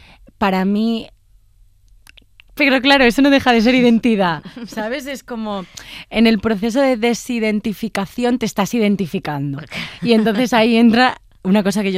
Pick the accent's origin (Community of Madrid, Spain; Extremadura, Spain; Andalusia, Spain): Extremadura, Spain; Badajoz; cosas que para mí son importantes de mi adolescencia en Badajoz